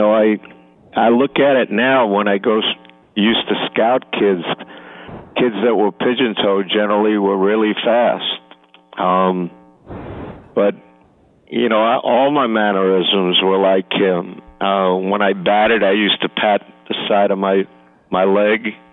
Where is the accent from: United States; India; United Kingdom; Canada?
United States; Brooklyn, New York; now in Long Island, United States; I grew up in Brooklyn, and I wore 42 every chance I could.